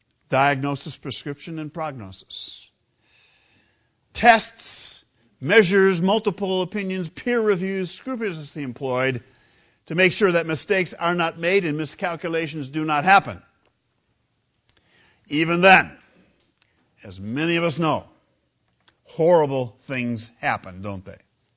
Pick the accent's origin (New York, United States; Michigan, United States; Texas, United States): Michigan, United States; Grand Rapids; He was from my hometown, Grand Rapids, Michigan, Roger Chaffee.